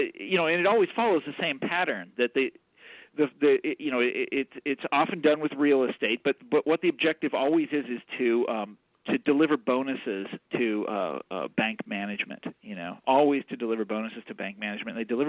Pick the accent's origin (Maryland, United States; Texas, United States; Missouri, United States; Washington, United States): Missouri, United States; Kansas City; He's at the University of Missouri, Kansas City, my hometown.